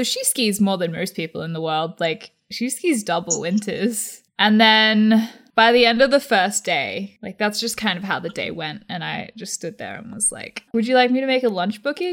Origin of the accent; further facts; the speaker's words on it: Australia; yeah, I'm from Australia.